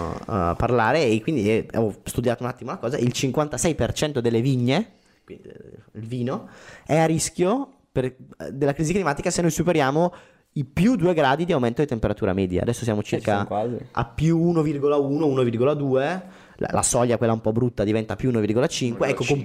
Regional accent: Caino, Lombardy, Italy; now in Brescia, Italy; Io sono abito a Brescia, però sono originario di Caino, ci tengo molto a dirlo

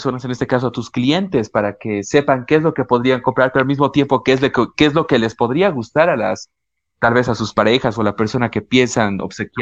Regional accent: Bolivia; como boliviano puedo decirlo, ya que no soy extranjero

